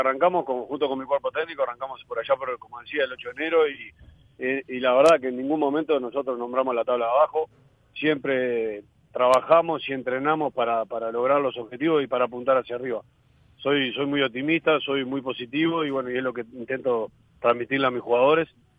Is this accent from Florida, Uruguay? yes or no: no; Montevideo, Uruguay; me crié en La Teja, soy del barrio, conozco a Progreso, soy hincha del club